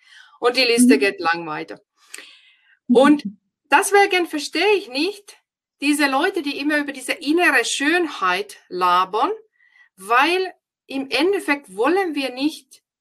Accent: Finland; German is a second language; Ich bin ja aus Finnland

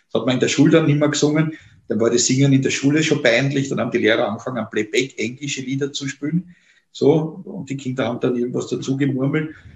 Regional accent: Vienna, Austria; als Wiener, vor allem als älterer Wiener

